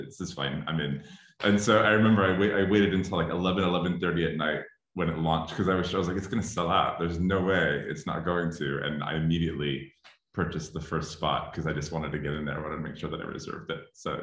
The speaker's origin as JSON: {"language": "English", "region": "New York", "country": "United States", "tie": "born or raised there", "also_born_or_lived": "Brooklyn", "moved": "as an adult", "lives_now": "Topanga Canyon, United States", "said": "I'm originally from New York, grew up there, lived in Brooklyn for 20 years before moving to California. We live in Southern California, sort of in the mountains in a little hippie town called Topanga Canyon"}